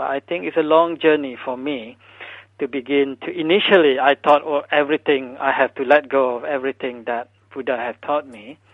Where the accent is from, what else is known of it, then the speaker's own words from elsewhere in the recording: Malaysia; growing up in Malaysia, I think the other influence, maybe not discussed in this program, is that we have a strong Muslim influence as well.